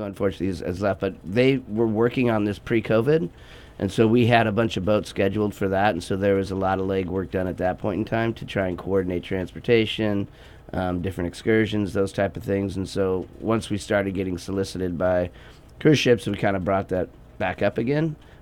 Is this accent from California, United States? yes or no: yes; San Diego, California, United States; You know, I'm from San Diego, and you go into the bay down there